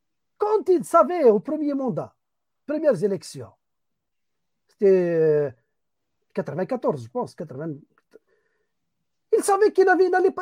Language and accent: French; Algeria; je ne pouvais pas y aller chez moi en Algérie.